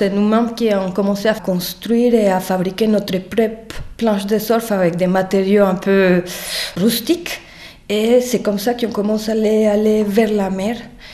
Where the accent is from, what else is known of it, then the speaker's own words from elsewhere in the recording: Cali, Valle del Cauca, Colombia; French is a second language; also born or lived in Bogotá; Donc je suis née en Bogota, Colombie, en 1979. Bogota, c'est à 2635 mètres d'altitude. C'est un endroit sur la cordillère des Andes où il fait plus ou moins froid. Mais très tôt, vers 10 ans, je suis partie vivre